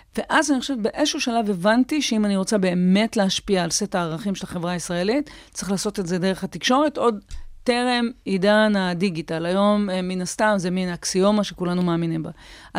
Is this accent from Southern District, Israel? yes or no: yes; Ashkelon, Southern District, Israel; זה היה הילדות שלי באשקלון. זה ילדות במקום מאוד מאוד אוהב, מפרגן, תומך